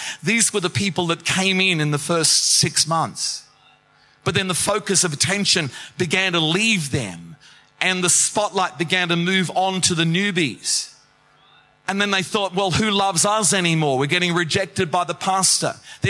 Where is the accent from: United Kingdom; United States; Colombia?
United Kingdom; England; now in Australia; My dad came over. We came over from England back in 1965, a long time ago.